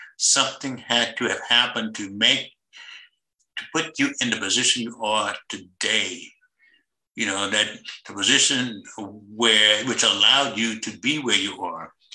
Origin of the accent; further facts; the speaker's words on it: the South, United States; look, yeah, I'm from the South, I'm a segregated school, but I got better grades than you.